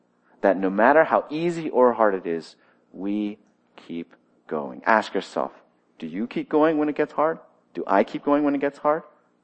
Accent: United States; If it was up to me and sort of my upbringing as an American, middle-class kind of guy, there would be nothing hard about Christianity.

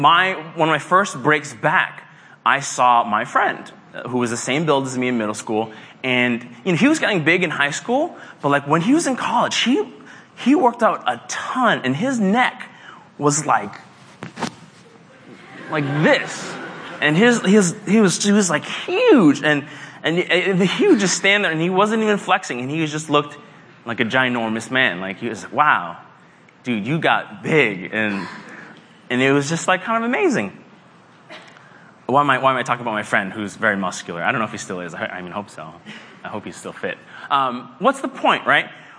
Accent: Massachusetts, United States; My middle school, I grew up in Massachusetts, Stone Middle School

